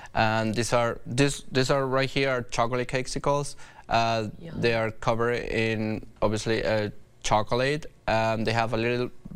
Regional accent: Lima, Peru; English is a second language; moved away as an adult; now in Quad Cities, United States; I was born and raised in Peru, in Lima, Peru, in mm-hmm. South America. And I decided to move to the Quad Cities when I finished college.

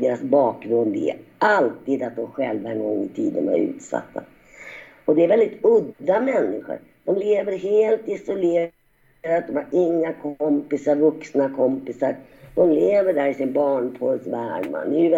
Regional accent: Northern Cyprus, Cyprus; När jag är hemma på norra Cypern så ser jag män ruska upp ungar i huvudet

